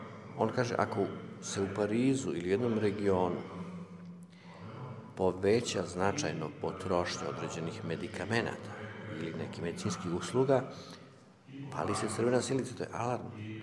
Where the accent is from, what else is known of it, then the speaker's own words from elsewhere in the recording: Serbia; Mi smo iz Srbije